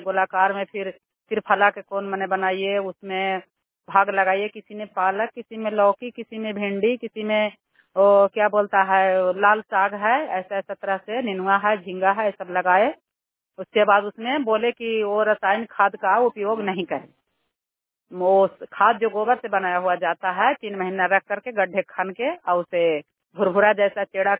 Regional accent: Nagar Nausa, Bihar, India; ग्राम नगर नौसा का निवासी हूँ

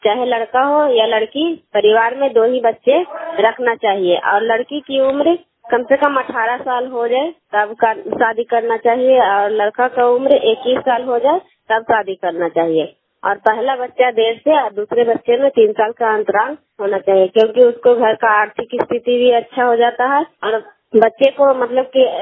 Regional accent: Kaila, Bihar, India; मैं कैला गांव नगर नौसा प्रखंड नालंदा जिला की निवासी हूँ

